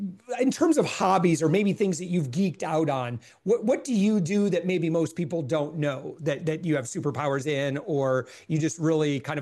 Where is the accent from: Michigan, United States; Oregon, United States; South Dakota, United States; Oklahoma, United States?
Michigan, United States; I'm from between Kalamazoo, Grand Rapids area.